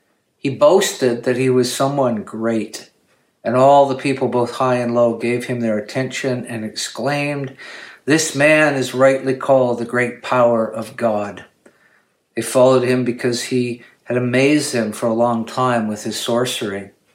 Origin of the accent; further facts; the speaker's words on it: Canada; Actually, as a Canadian pastor, I realized that I was committing myself that worst sin.